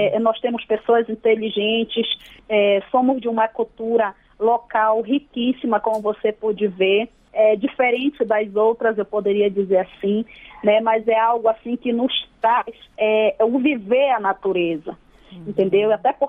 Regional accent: Afuá, Pará, Brazil; born there; Centenária em Afuá, né? Nasci Afuá, em Afuá, conhecendo essa árvore.

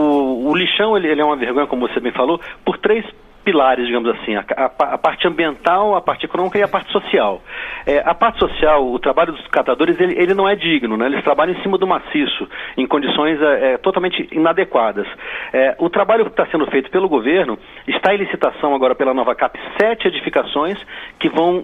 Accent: Brasília, Federal District, Brazil; Eu como brasiliense, eu tenho vergonha do lixão da estrutural.

